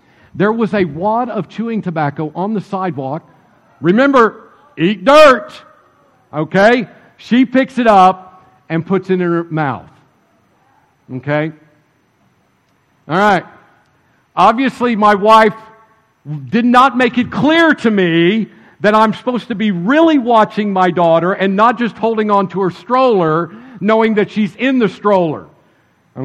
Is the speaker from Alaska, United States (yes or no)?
no; Prague, Oklahoma, United States; we go to my hometown, and we go to the Kolache Festival in Prague, Oklahoma.